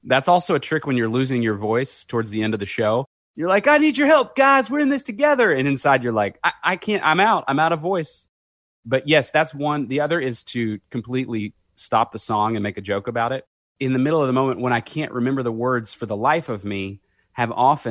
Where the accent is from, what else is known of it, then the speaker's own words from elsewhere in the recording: Strong, Arkansas, United States; born there; And I said, no, I was born in Strong, Arkansas. These two towns are the suburbs of El Dorado, Arkansas, which is 10,000 people.